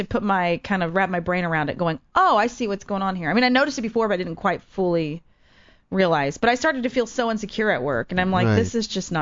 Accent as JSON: {"language": "English", "country": "United States", "said": "I think the water's pretty clean here compared to where I'm from because I'm from the Gulf. So the Gulf looks like iced tea."}